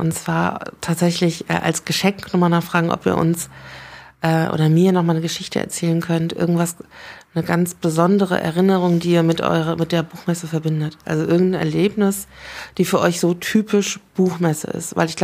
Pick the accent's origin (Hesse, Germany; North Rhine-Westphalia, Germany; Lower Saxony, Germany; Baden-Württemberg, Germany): Hesse, Germany; Frankfurt; für mich als Frankfurterin fühlt sie sich immer sehr ähnlich an.